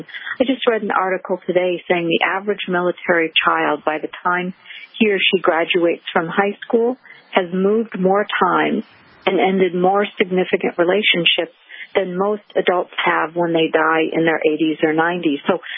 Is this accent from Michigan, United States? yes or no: yes; Michigan, United States; also born or lived in Illinois / Massachusetts / Connecticut; and I moved a lot as a kid. So I grew up in Michigan and Illinois and Massachusetts and Connecticut.